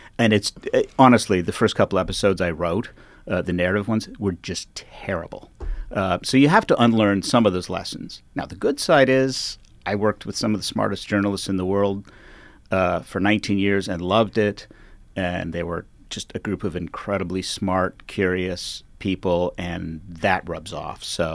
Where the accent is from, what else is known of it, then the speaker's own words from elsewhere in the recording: Canada; Malcolm and I grew up in Canada